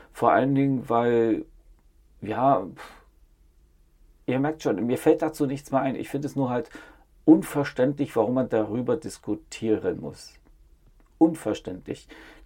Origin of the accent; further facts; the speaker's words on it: East Germany, Germany; Ich bin in der DDR aufgewachsen